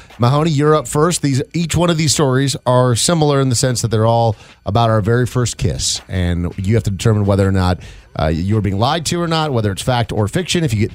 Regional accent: Minnesota, United States; moved away; also born or lived in South Carolina; I grew up in Minnesota, so you'd think, you know, hockey was big there.

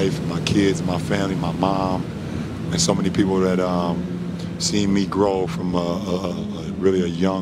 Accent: Akron, Ohio, United States; I grew up here in Akron, Ohio.

